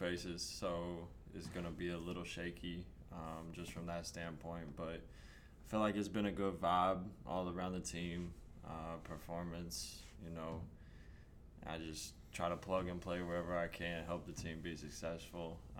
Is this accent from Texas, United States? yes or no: no; Arkansas, United States; I grew up in a town of 1,100 people. My graduating class was 52. So super small.